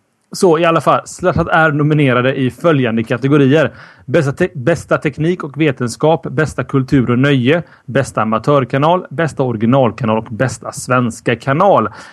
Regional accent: Gothenburg, Västra Götaland County, Sweden; vi är ändå göteborgare som ni hör.

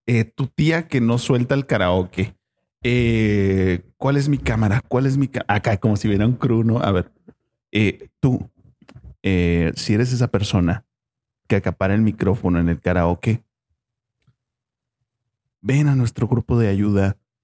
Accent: Mexico; Confirmen si ustedes piensan que los mexicanos somos más mexicanos cuando un extranjero nos está viendo.

